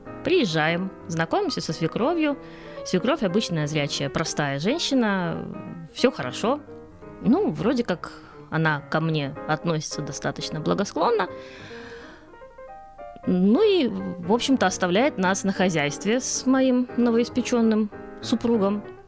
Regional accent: Orsha, Vitebsk Region, Belarus; Я ездила сначала из Орши, есть такой город в Витебской области, в Гродно, потом из Минска.

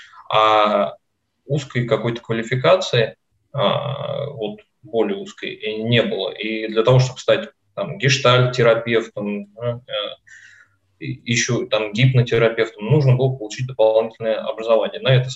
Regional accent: Nizhny Novgorod, Nizhny Novgorod Oblast, Russia; Я сам из Нижнего Новгорода. Сейчас тут и прибываю.

